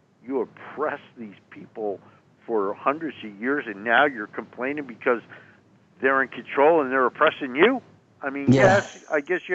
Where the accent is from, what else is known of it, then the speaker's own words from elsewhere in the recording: United States; thank God I grew up in America.